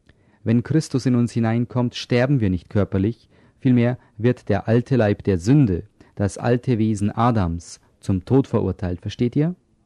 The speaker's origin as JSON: {"language": "German", "country": "United Kingdom", "second_language": "German", "said": "Für mich als Brite bedeutet beispielsweise das englische Wort Bag eine Plastiktüte oder eine Stofftasche."}